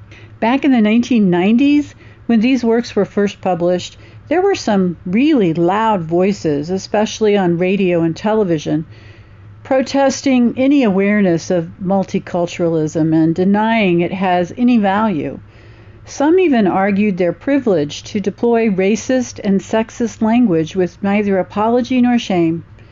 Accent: Dodge City, Kansas, United States; from Dodge City, Kansas

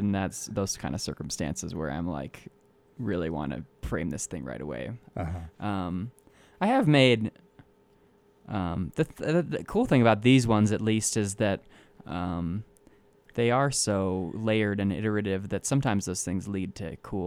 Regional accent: Aspen, Colorado, United States; I like the idea of my art, being in my hometown and and not all ending up in Silicon Valley or New York or something.

